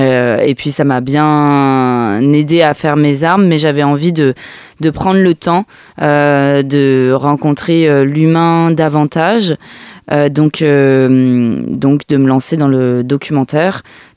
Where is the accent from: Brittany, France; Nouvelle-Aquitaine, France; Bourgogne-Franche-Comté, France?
Bourgogne-Franche-Comté, France; Nevers; j'ai grandi à Nevers, donc là je reviens, j'écoutais BAC FM dans ma chambre d'adolescente.